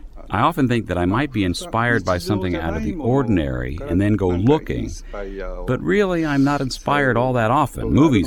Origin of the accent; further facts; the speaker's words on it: Oda, Ehime, Japan; also born or lived in Kobe / Matsuyama; Well, I was born in Kobe, and my earliest memories are of living in a place called Teramuraza Odacho, Kamiyukena-gun in Ehime Prefecture on Shikoku Island. I was raised there in the mountains until I was around 12 when we moved nearby to Matsuyama City.